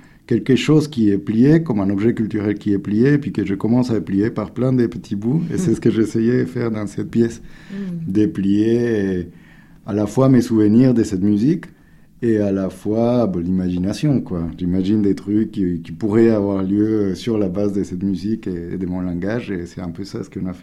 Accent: Cali, Valle del Cauca, Colombia; que j'ai hérité un peu dans mon enfance à Cali

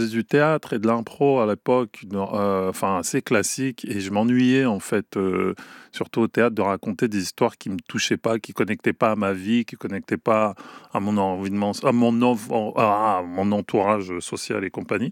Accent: Paris, Île-de-France, France; born there; moi je suis né à Paris dans le 12e

